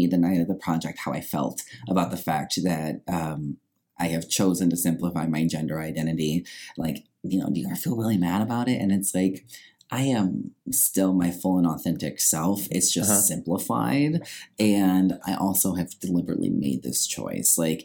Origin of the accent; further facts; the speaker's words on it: Illinois, United States; Yeah, so I'm originally from the cornfields of Illinois. I was raised in a small town and first generation college student.